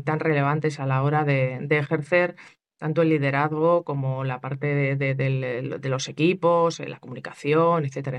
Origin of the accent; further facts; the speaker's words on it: Eibar, Basque Country, Spain; born there; Sí, soy nacida en Eibar, la vida me ha llevado a muchos sitios